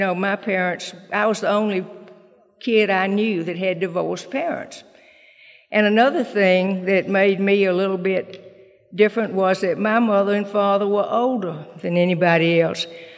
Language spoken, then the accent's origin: English; Mississippi, United States; But as Bruce said, I'm really from Mississippi. I grew up in Mississippi.